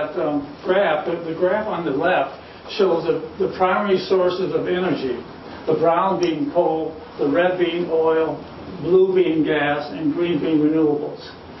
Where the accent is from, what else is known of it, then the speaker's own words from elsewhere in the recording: Petoskey, Michigan, United States; I'm from Petoskey, Michigan